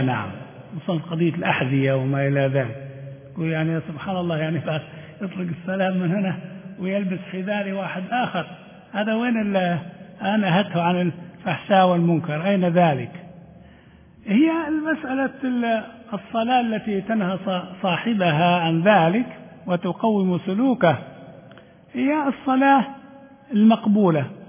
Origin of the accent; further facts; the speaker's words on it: Libya; ما كانت هذه عندنا في ليبيا